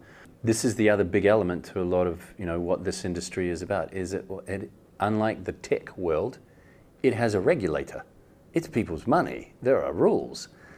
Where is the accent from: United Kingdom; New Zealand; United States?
New Zealand; As a New Zealander, we know a little bit about rugby.